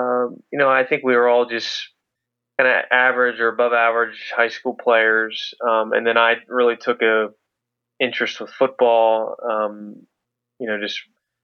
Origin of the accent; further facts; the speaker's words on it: Waynesboro, Pennsylvania, United States; I'm from southern Pennsylvania, small town in the country, about an hour north of D.C. called Waynesboro.